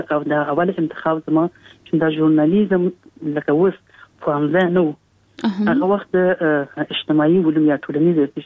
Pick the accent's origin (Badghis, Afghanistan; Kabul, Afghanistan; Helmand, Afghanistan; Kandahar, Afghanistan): Kabul, Afghanistan; زه په کابل کې پیدا یم